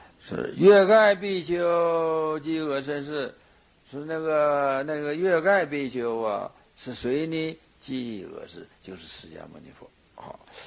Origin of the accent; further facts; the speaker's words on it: China; 我们中国人有一句俗话是大器已完成